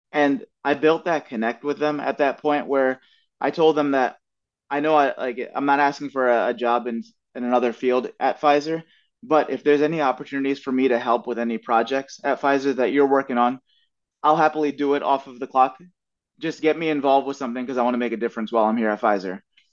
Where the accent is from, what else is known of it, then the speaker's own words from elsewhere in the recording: Lansdale, Pennsylvania, United States; So a boy that was born and raised in Lansdale, it's like a farm town, now transitioning in 2 weeks, I would have to move to Manhattan for this role.